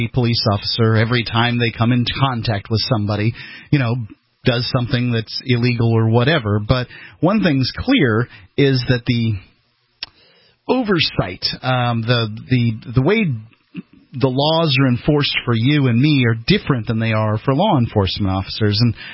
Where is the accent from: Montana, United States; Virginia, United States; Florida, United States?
Florida, United States; Sarasota; Sarasota, Florida, my hometown.